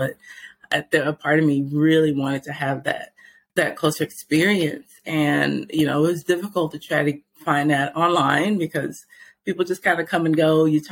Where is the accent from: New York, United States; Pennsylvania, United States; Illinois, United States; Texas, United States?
Texas, United States; Houston; I would say it started when I was growing up in Houston. Houston has a very large Latino population. And in school, I grew up around a lot of bilingual individuals.